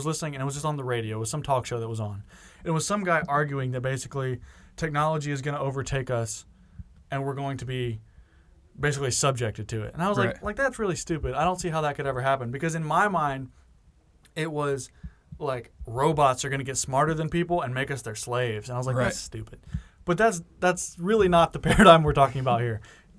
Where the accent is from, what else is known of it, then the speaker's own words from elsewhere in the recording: United States; Like, it's just completely made up. And then I think one thing that we kind of miss, or I kind of miss as an American, is, like, in other countries, this also has huge implications.